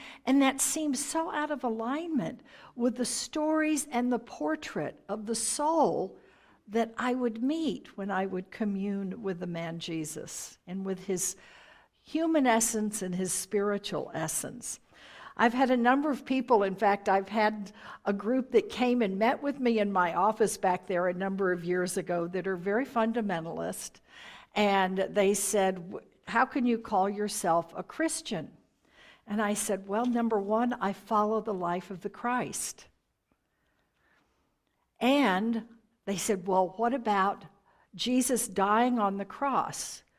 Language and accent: English; Texas, United States; And I know growing up in Texas, that's what I always heard.